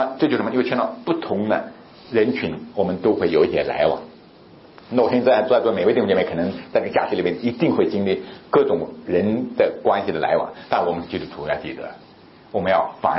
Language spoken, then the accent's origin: Chinese; Huai'an, Jiangsu, China; 因为在我老家那里有两个有名的地方，一个是周恩来故居嘛，淮安；